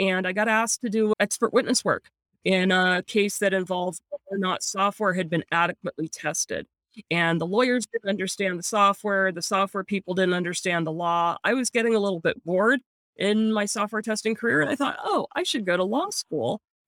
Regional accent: California, United States; So yeah, growing up in Silicon Valley turned out to be a real advantage from that perspective

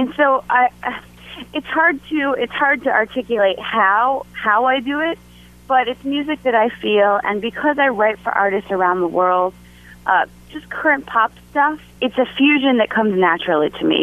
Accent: Philadelphia, Pennsylvania, United States; I grew up in Philadelphia, so I worked with Gamble and Huff coming up

